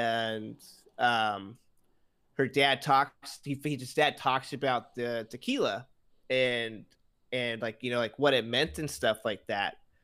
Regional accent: Corpus Christi, Texas, United States; but I'm from the beach. You know, I'm from Corpus. I love the beach. I live by the beach.

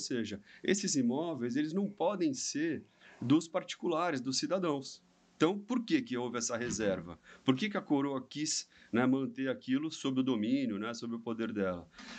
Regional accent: Santos, São Paulo, Brazil; É isso aí, eu sou de Santos, né? Eu sou advogado aqui em Santos

